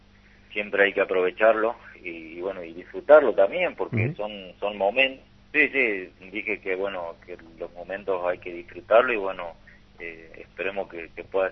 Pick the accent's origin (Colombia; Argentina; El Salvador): Argentina; Tucumán; Somos cuatro tucumanos en el equipo, así que bueno, la verdad que eso simplifica muchas cosas.